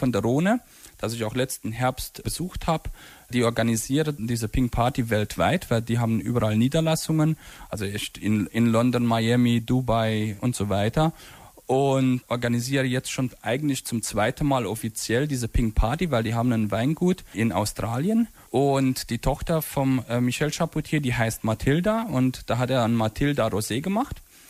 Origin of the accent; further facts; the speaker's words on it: Transylvania, Romania; moved away; Und wir waren vor 4 Jahren in Siebenbürgen zusammen. Ich wollte ihm und seiner Frau meine Heimat zeigen, halt eben die ganze Region dort